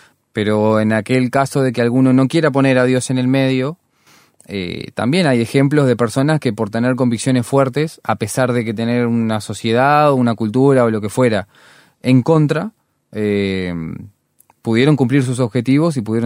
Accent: Uruguay; nosotros como uruguayos o rioplatenses sabemos que el fútbol es algo que nos toca.

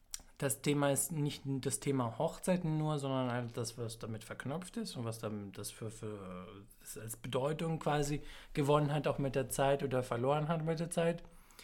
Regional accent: Samos, North Aegean, Greece; da in Samos, wo ich herkomme

